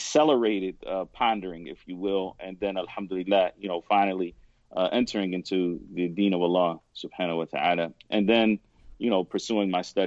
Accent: Philadelphia, Pennsylvania, United States; But literally, I was raised in West Philadelphia.

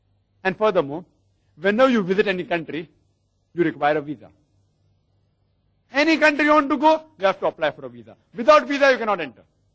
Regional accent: India; I happen to be an Indian. Even though I'm an Indian

